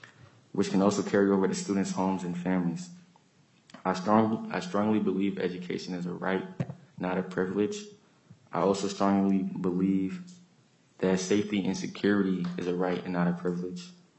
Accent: Minneapolis, Minnesota, United States; I am from District 5. I graduated from Patrick Henry High School in the year of 2021 and have attended the Minneapolis School District my entire education.

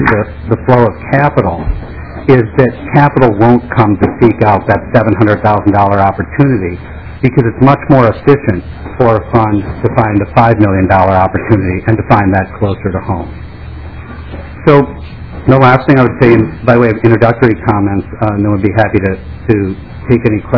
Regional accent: St. Louis Park, Minnesota, United States; I'm actually born and raised in St. Louis Park

